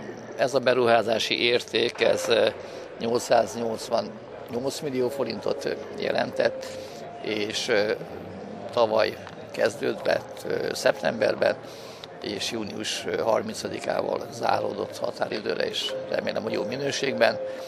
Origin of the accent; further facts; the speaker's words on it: Szekszárd, Tolna, Hungary; Nagy örömünkre szolgált, hogy szekszárdiak vagyunk, Szekszárdon dolgozhatunk, és végre itthon sikerült azért munkát nyerni